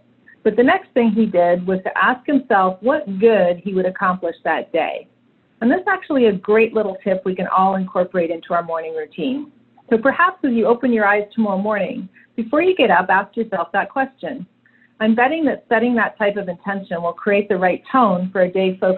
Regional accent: Canada; As a Canadian, I didn't grow up in a country with a history of enslaving some of its people

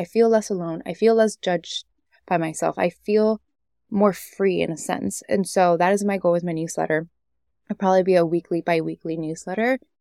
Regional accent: Miami, Florida, United States; And growing up in Miami, that was normal.

